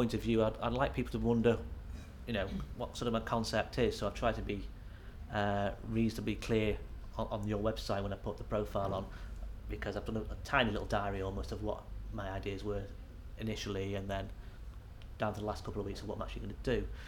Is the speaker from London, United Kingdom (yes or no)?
no; Southport, North West England, United Kingdom; I'm 42, and I'm from Southport, Northwest England.